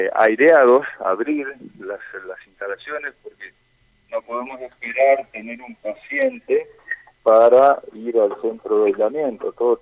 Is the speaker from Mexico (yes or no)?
no; Argentina; Todos sabemos cómo somos los argentinos